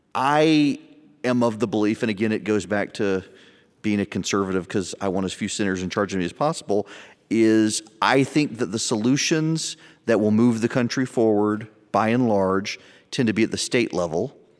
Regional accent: the South, United States; I'm from the South.

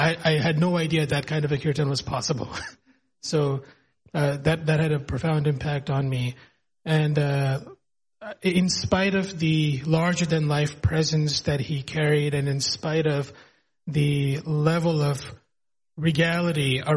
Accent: Connecticut, United States; when I grew up in Connecticut in the ISKCON Hartford Temple community.

